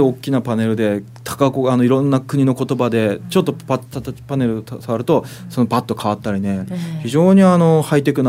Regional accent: Asahikawa, Hokkaido, Japan; よく考えたら私旭川出身でね、マイナス30度で生まれてますからね

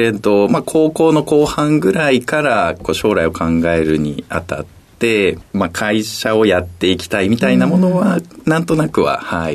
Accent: Ogawa, Saitama, Japan; 埼玉県の小川町になります。めちゃくちゃ田舎でして、家の前が沼でその奥が山というような形でございました。

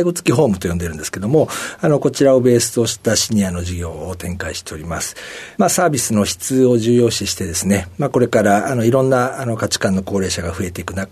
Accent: Iwatsuki, Saitama, Japan; 今埼玉市岩槻区ってなったんですけども、当時は埼玉の岩槻市というところが出身であります。

